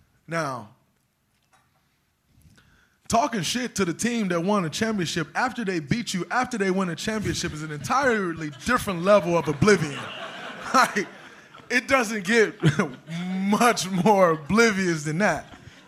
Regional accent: Saginaw, Michigan, United States; I'm from Saginaw, JJ. That's why I'm a dick.

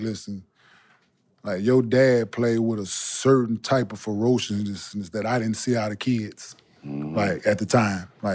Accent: Dallas, Texas, United States; I'm from Oak Cliff, boy.

